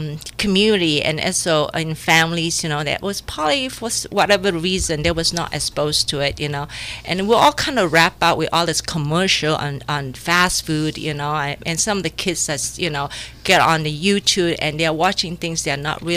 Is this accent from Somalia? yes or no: no; Singapore; because I grew up in Singapore, and there's such a huge phenomenon of street food in Southeast Asia.